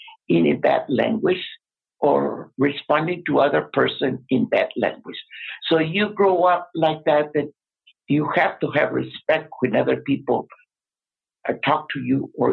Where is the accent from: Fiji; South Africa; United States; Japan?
United States; Texas; now in Colorado, United States; And we are original from Texas